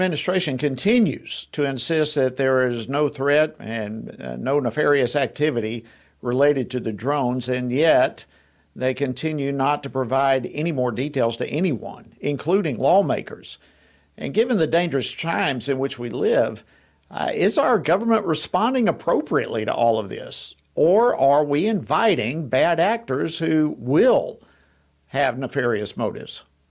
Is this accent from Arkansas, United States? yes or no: no; Georgia, United States; It's happened in my home state of Georgia.